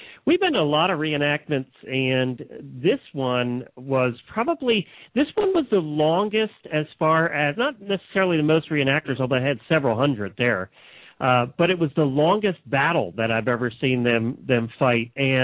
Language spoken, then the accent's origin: English; Ocala, Florida, United States; from Ocala, Florida.